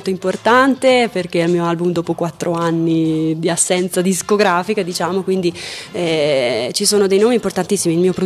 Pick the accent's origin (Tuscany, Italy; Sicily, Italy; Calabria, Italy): Tuscany, Italy; Sai, noi toscanacci siamo tutti un po' pazzi